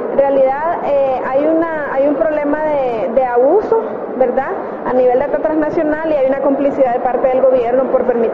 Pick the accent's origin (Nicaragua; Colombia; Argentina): Nicaragua; yo vengo de Centroamérica, de Nicaragua.